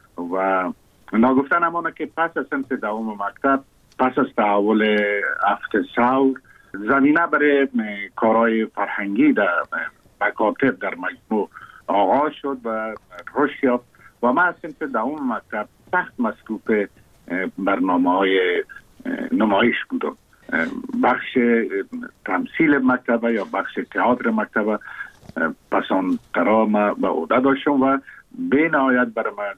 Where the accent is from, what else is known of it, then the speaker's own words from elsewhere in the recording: Kabul, Afghanistan; بله، من زاده کابل هستم، در شهر کابل تولد شدیم، در اونجا رشد کردم.